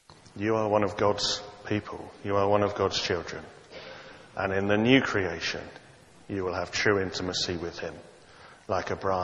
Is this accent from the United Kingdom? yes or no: yes; United Kingdom; You know, after all, we are British, aren't we? And we are a great seafaring nation.